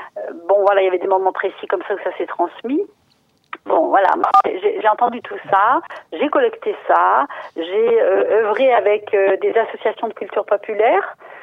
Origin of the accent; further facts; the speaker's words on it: Pays de la Loire, France; J'ai commencé chez moi, en Vendée